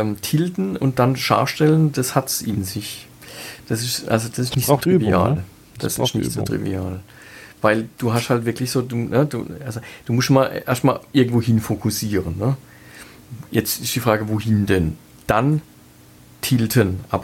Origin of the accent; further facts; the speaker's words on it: Baden-Württemberg, Germany; accent: Baden; Aber als Badener hat man, normalerweise sagt man, als Badener eher so bl und d.